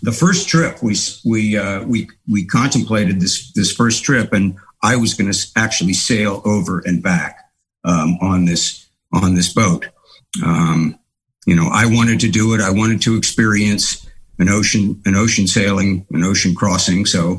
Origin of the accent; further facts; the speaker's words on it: San Francisco, California, United States; I grew up in San Francisco in the 60s.